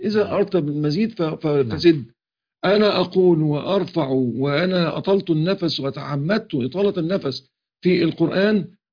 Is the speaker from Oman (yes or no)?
no; Egypt; بسمع عندنا في مصر صباطة البلح